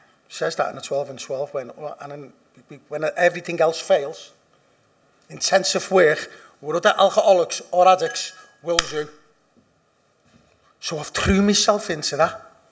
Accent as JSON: {"language": "English", "town": "Liverpool", "region": "North West England", "country": "United Kingdom", "said": "because I'm from Liverpool, I know what a substitute is."}